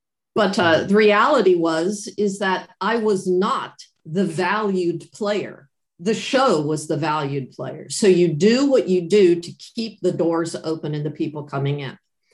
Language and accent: English; North Carolina, United States; Oh, y'all. I'm from North Carolina. I had a big poster of Phantom in my house in Florida.